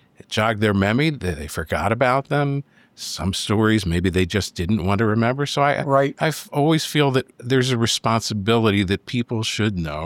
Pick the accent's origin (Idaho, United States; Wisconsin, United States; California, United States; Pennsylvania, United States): Pennsylvania, United States; Philadelphia; Well, I've always been a history guy. I grew up in Philadelphia.